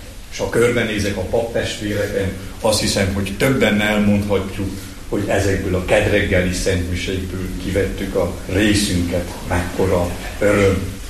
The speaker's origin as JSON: {"language": "Hungarian", "region": "Transylvania", "country": "Romania", "said": "És hát ugyebár erdélyi vagyok"}